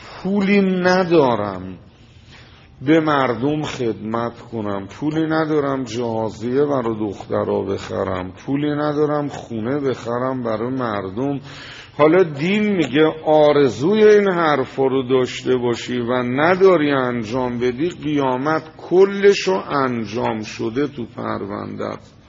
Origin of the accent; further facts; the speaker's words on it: Tehran, Tehran Province, Iran; گو اهل کجایی؟ تهران.